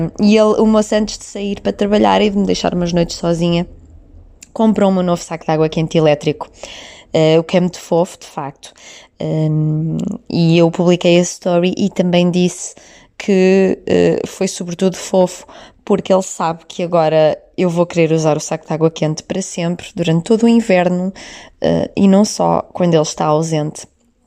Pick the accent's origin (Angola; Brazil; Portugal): Portugal; Norte; accent: northern Portuguese; now in Espinho, Portugal; se calhar estou-me a referir ao sotaque do Porto ou ao sotaque de Espinho, que é onde eu moro, não é?